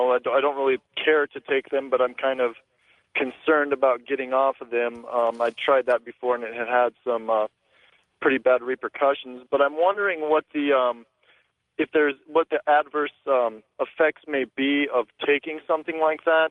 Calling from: South Dakota, United States; I'm calling from South Dakota.

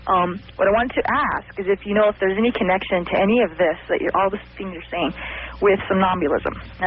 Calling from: Arizona, United States; from Arizona, the true Grand Canyon state.

